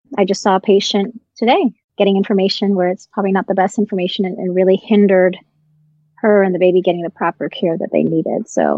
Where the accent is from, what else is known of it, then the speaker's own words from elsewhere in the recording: Virginia, United States; Postpartum Support Virginia in my home state.